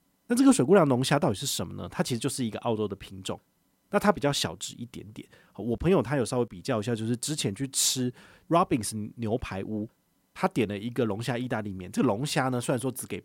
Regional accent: Taiwan; 因为国情不同，我们台湾人是不给小费的。

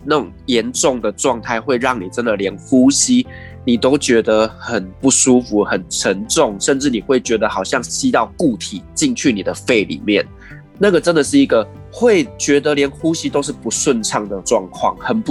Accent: Taiwan; 我们台湾人因为我们的声音其实是比较偏软的哦

